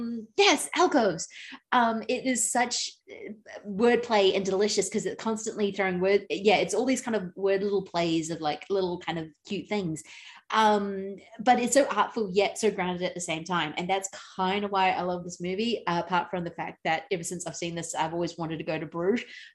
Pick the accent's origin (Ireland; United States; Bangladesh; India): Ireland; Dublin, Leinster; If I grew up on a farm, I'd like this, but I grew up in Dublin, so I don't.